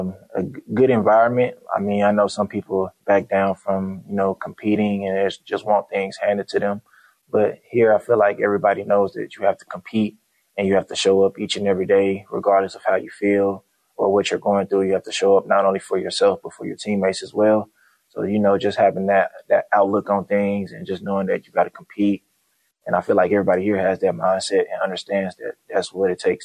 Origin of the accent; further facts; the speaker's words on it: Memphis, Tennessee, United States; also born or lived in Nigeria; Growing up, I'm from Memphis. I was raised in Memphis, but I was born in Nigeria. Came to Memphis when I was about 3 months old, around that age.